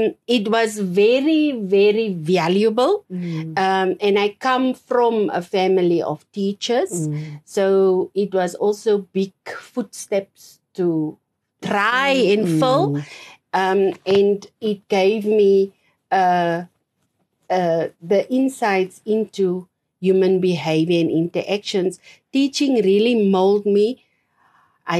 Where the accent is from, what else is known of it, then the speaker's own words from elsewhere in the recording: Windhoek, Khomas, Namibia; also born or lived in Mariental; My childhood was a nice blend of growing up in Windhoek, being a city girl during school time. And then I went back to our roots, to the south, part-time holidays. I grew up there in Mariental and also on the farm with my grandparents.